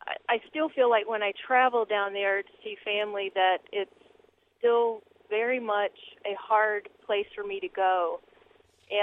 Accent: South Carolina, United States; moved away as an adult; now in Illinois, United States; I'm from South Carolina, and I am white, and I now live in Illinois. And I moved to Illinois in 91 to come to graduate school.

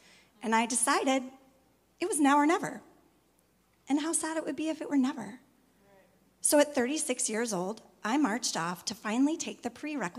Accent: Washington, United States; because I was from Washington State, the state in the U.S. with the highest home birth rate

